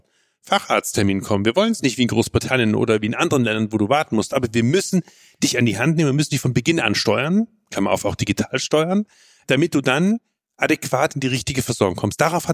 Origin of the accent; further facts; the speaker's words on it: Bavaria, Germany; für mich als Bayer